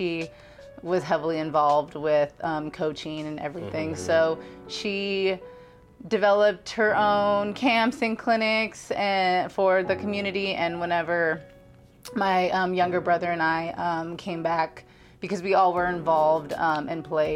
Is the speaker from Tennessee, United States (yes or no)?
no; Los Angeles, California, United States; now in Oklahoma City, United States; So prior to my life being here in Oklahoma mm-hmm. City, I am from Los Angeles, California